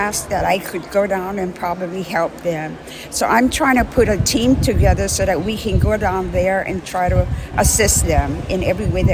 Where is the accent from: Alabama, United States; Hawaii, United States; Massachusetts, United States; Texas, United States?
Hawaii, United States; Waimanalo; I'm from Waimanalo.